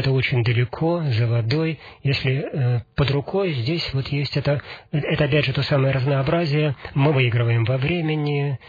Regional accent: Perm, Perm Krai, Russia; уважаемые пермяки, но мне так кажется, я сам пермяк.

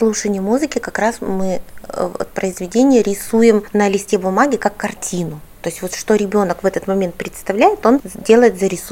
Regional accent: Perm, Perm Krai, Russia; Да, я пермячка, да.

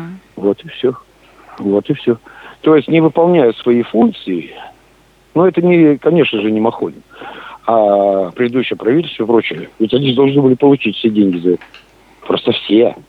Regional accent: Perm Krai, Russia; То есть я говорю, тот пермяк, который... Деньги все вкладывал в Пермский край.

